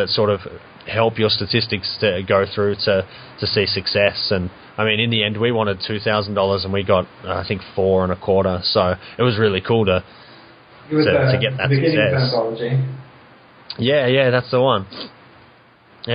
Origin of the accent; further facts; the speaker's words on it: Australia; because Kickstarter is America only, obviously, and we're Australian.